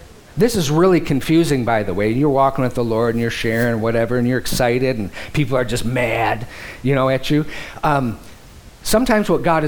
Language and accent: English; Detroit, Michigan, United States; I grew up in Detroit and they would always have the big window dressings.